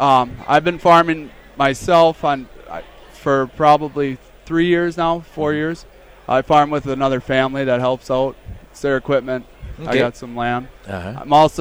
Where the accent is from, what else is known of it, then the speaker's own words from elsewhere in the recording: Wheaton, Minnesota, United States; I grew up in Wheaton, Minnesota, so I got Wheaton math.